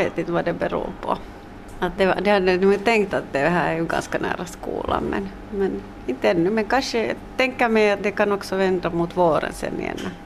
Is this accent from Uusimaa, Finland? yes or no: yes; Espoo, Uusimaa, Finland; also born or lived in Siuntio; now in Kauniainen, Finland; Jag hade bott många år i Sjunde. Jag är själv uppvuxen i Esbo. Men sen hade vi bott många år i Sjunde.